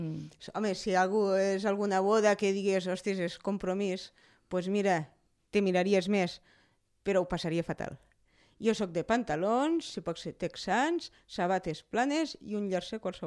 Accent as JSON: {"language": "Catalan", "town": "Falset", "region": "Catalonia", "country": "Spain", "said": "és que jo soc de Falset"}